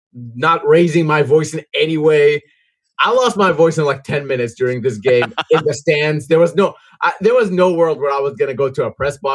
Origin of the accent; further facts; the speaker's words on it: Iraq; now in United States; when I was growing up in Iraq, we were banned from playing at home because of security reasons. So I never got to see them there. And then I moved to the U.S.